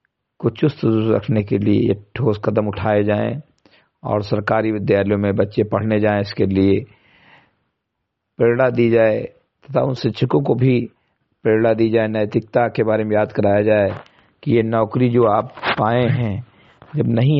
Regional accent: Bahraich, Uttar Pradesh, India; ग्राम सभा समिति कटई विकासखंड मेनपुरवा जनपद बैराज का मूल निवासी हूं

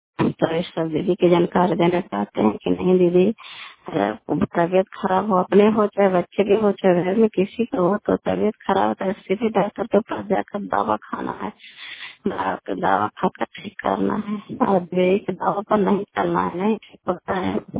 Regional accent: Bihar, India; घर कल्याणपुर वाली बेलची पंचायत पटखन चंडी जिला लंदा का निवासी हूँ।

